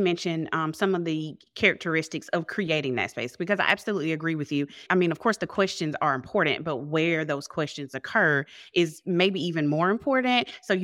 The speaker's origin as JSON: {"language": "English", "region": "the South", "country": "United States", "said": "I'm from the South, and I didn't grow up in a household or a culture even that was open to answering questions"}